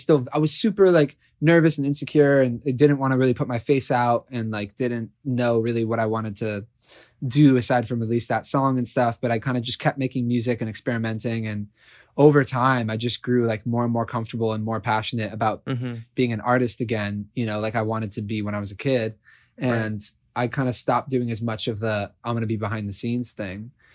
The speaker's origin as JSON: {"language": "English", "town": "San Francisco", "region": "California", "country": "United States", "tie": "born there", "also_born_or_lived": "Georgia / Pennsylvania / New York", "lives_now": "Los Angeles, United States", "said": "So I was born in San Francisco, and I moved around a lot growing up. I lived in Georgia and Pennsylvania and then New York, and then now here in LA."}